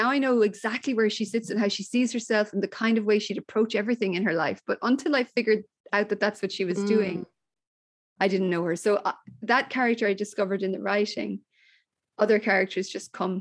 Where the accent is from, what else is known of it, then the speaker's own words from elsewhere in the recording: Ireland; growing up in Ireland, where we had a culture that was quite closed in the early years.